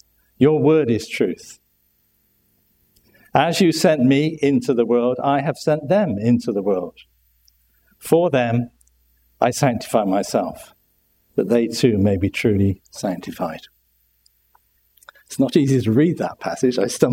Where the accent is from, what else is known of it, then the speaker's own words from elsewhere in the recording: Bristol, South West England, United Kingdom; accent: Bristolian; And probably with my Bristolian accent, it sounds a bit different from the way they say it up here.